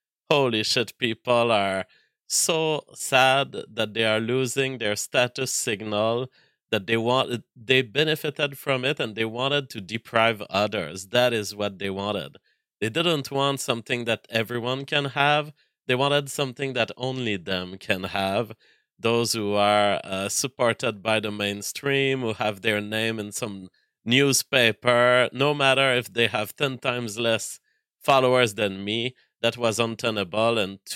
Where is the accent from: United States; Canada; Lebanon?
Canada; I don't know if I'm being discriminated against by OpenAI because I'm a Canadian or because I'm white.